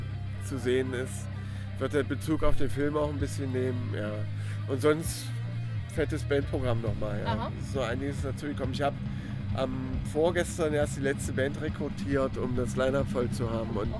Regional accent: Schönebeck, Saxony-Anhalt, Germany; Schönebeck auch in meiner Heimatstadt.

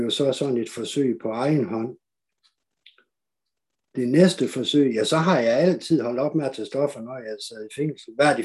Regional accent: Aalborg, North Denmark Region, Denmark; Jeg er 56 år, jeg er født og opvokset i Aalborg

